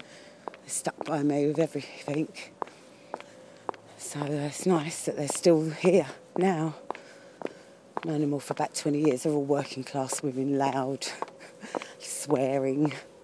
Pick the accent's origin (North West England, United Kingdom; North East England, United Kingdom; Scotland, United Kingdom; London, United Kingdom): London, United Kingdom; born there; I was born in London, I'm just used to the stars I can see.